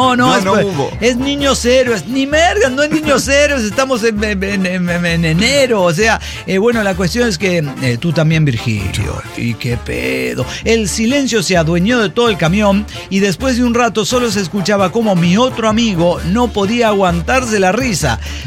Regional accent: Villa Ángela, Chaco, Argentina; De Villa Ángela, estamos, de mi pueblo natal.

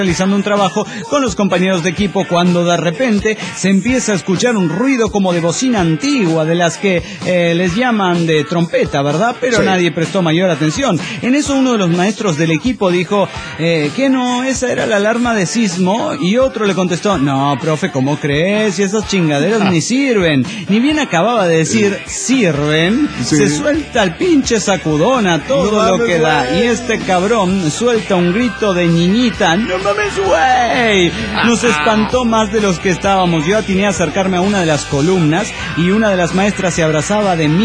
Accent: Guerrero, Mexico; de Guerrero, México.

